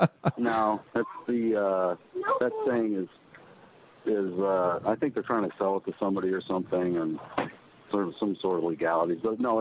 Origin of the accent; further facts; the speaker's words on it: Pacific Northwest, United States; now in Las Vegas, United States; growing up in the Pacific Northwest, my aunt had an experience where she actually saw Sasquatch